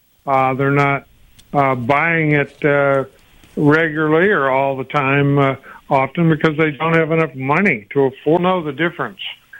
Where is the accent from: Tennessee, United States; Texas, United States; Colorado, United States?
Texas, United States; Well, I grew up in Southeast Texas, so I'm quite familiar with the power of the oil companies and the chemical companies